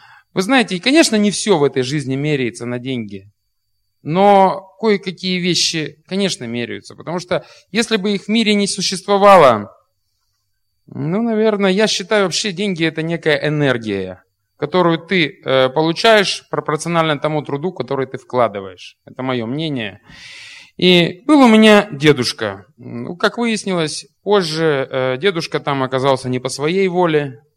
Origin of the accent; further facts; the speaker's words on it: East Kazakhstan Region, Kazakhstan; born there; Я родился в Казахстане, маленький город между Семипалатинском и Усть-Каменогорском.